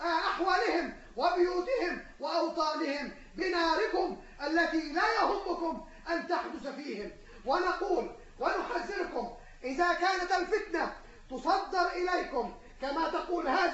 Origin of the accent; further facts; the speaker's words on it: Egypt; في بلادكم وفي بلادنا مصر العزيزة.